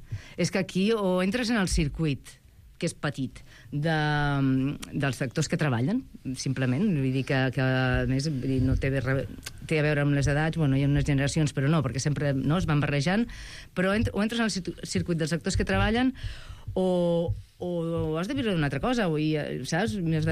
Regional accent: Catalonia, Spain; accent: Tortosí; Ai, m'agrada molt perquè per primer cop podré treballar amb el meu accent, perquè la Cristina Terzi, l'altra actriu, també és de per allà baix, i un dia en els assajos fent conya, el director va dir, per què no la feu, per què no utilitzem els vostres accents? I sí, la faré en tortosí.

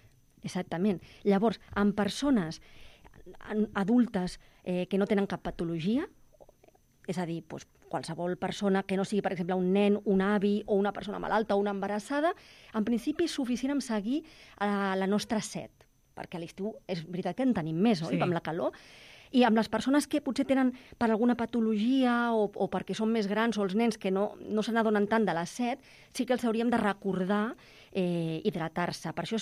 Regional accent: Tarragona, Catalonia, Spain; now in Barcelona, Spain; Aquí a Barcelona, jo que vinc de Tarragona, també hi ha algunes que es pot, sí.

